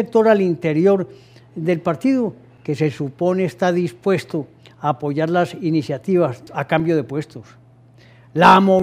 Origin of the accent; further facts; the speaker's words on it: Colombia; Somos muchos los colombianos, 50 millones de colombianos